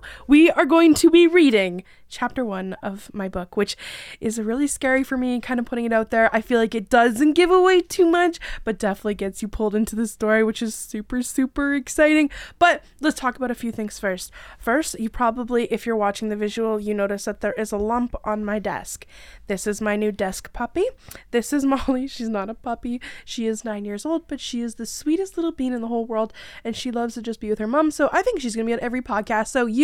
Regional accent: Ontario, Canada; I am Canadian, about an hour away from Toronto.

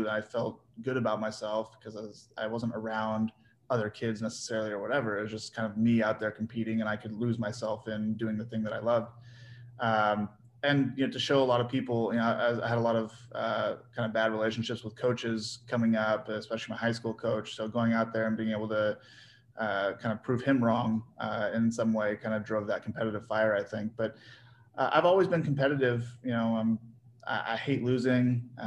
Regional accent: North Hollywood, California, United States; born there; Well, technically, I'm from the Valley. I was born in North Hollywood and I lived in San Fernando Valley for the first year and a half of my life.

